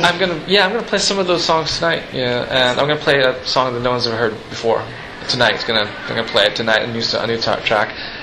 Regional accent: Canada; Because I grew up in Canada

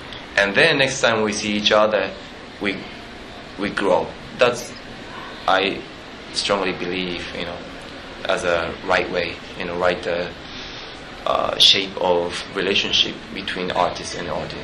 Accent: Osaka, Japan; also born or lived in Tokyo; now in Los Angeles, United States; I grew up in Osaka and Tokyo, and now I'm based

